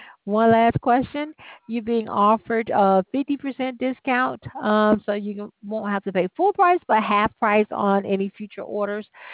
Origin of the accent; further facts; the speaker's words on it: Alabama, United States; Well, no, I'm not. I'm from Alabama